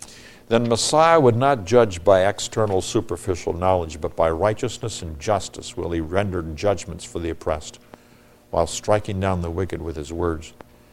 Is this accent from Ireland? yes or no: no; Nigeria; When I was growing up in Nigeria, West Africa